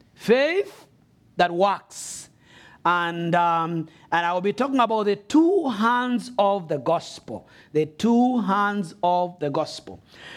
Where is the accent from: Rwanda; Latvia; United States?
Rwanda; I'm here from Rwanda, and I came with my brother here.